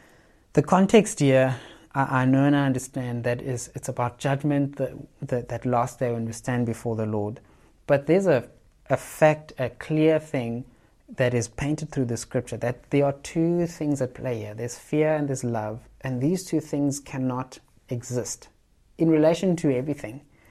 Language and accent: English; South Africa; I'm not from South Africa as well. Well, I am from South Africa, but I have this fear.